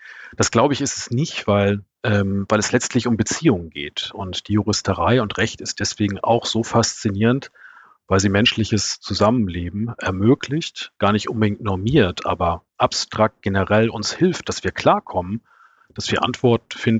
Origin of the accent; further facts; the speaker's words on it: Northern Germany, Germany; In den 70er Jahren geboren und auf dem Land, in Norddeutschland, wirklich auf dem Plattenland, ein Landmensch.